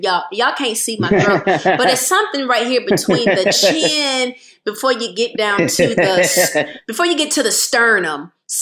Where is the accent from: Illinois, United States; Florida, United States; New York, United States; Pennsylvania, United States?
Illinois, United States; Rockford; Well, they're from Chicago. I'm from Rockford